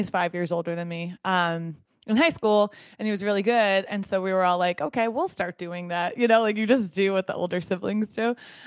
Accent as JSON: {"language": "English", "region": "New York", "country": "United States", "tie": "born or raised there", "said": "wow, I'm really happy I grew up in New York, which has such a competitive scene"}